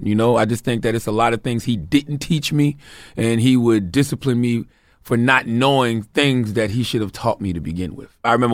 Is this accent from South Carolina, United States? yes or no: yes; Moncks Corner, South Carolina, United States; Growing up in Monk's Corner, South Carolina, I was doing a lot of things I had no business doing.